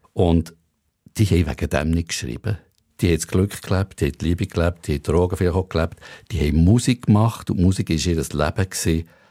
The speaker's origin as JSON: {"language": "German", "region": "Bern", "country": "Switzerland", "said": "Statt in die Welt rausgehen, als Berner und Englisch singen"}